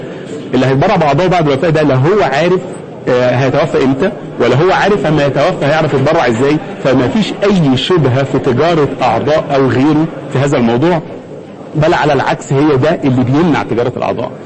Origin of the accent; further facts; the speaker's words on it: Egypt; لا ثقافيا عندنا مشكلة كمصريين